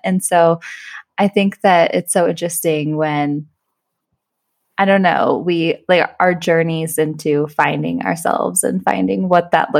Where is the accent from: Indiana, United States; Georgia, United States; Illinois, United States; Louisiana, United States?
Indiana, United States; growing up in Indiana, sports are giant